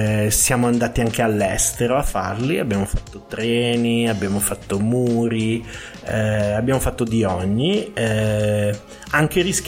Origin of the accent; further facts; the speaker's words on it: Bergamo, Lombardy, Italy; io vengo da Bergamo